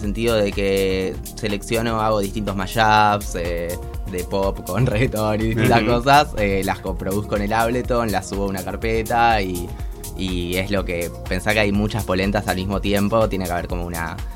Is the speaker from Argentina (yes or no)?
yes; Argentina; si no fuera argentina, no tendría tampoco ese orgullo